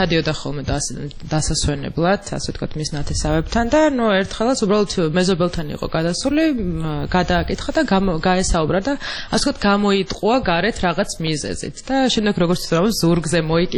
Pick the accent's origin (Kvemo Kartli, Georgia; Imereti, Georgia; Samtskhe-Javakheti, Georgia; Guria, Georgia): Imereti, Georgia; მე თვითონ იმერეთიდან ვარ და ხშირად მეწოდა ხოლმე ეგ სოფელში დასვლა ორი სოფელი მაქვს